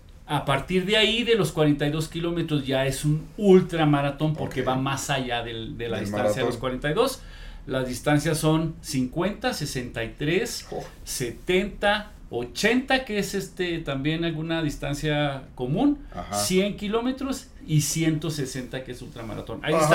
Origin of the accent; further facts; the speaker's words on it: Chihuahua, Mexico; soy de Chihuahua, tengo que hacer caballo blanco